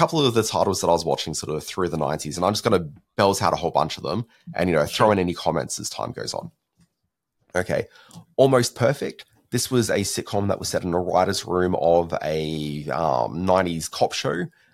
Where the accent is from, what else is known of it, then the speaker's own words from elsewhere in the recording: South Australia, Australia; I'm trying to think what the Channel 9 regional affiliate was in South Australia, which is where I grew up as a young kid.